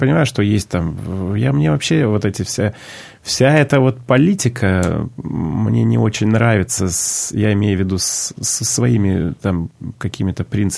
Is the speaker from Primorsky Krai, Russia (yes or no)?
yes; Vladivostok, Primorsky Krai, Russia; подкупающее сейчас как раз остается в родной стране, даже в родном городе, скажем, вот то, что происходит там с Владивостоком